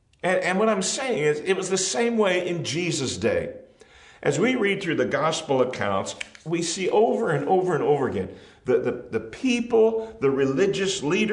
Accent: Nebraska, United States; And while we grew up in Northeast Nebraska, our father was originally from Oklahoma.

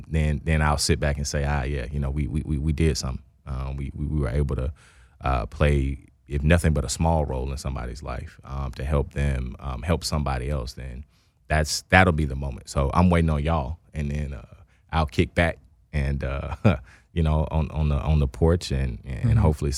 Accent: Atlanta, Georgia, United States; I'm from the A, man. I can't help. I'm from the West Side

